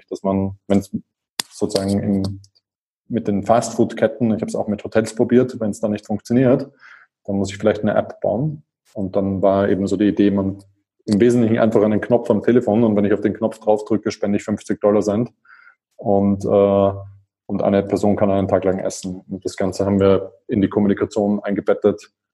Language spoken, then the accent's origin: German; Vienna, Austria; Ich bin Wiener, bin dort vor 37 Jahren geboren worden. Ich bin dort aufgewachsen. Ich bin dann auch dort zur Uni gegangen.